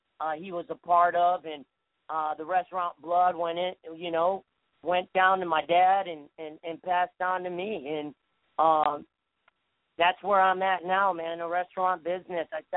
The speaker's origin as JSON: {"language": "English", "region": "New York", "country": "United States", "tie": "born or raised there", "said": "Man, I grew up in New York, okay? Man, the restaurant business was in my blood going back"}